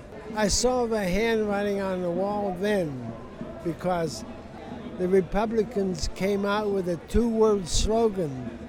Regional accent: Florida, United States; The dead end of USA. It was sea level and lowest vibrations on Earth. I came from Florida.

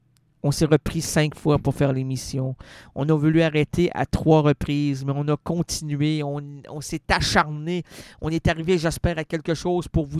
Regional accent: Quebec, Canada; accent: Québécois dialect; Moi, je suis un Québécois francophone, d'expression francophone. Je parle à des francophones, je m'exprime en français, j'espère, dans un dialecte québécois.

